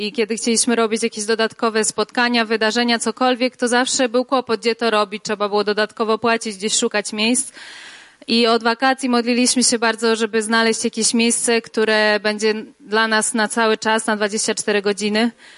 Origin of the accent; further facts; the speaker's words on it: Wrocław, Lower Silesian Voivodeship, Poland; my jesteśmy z Wrocławia razem z Bartkiem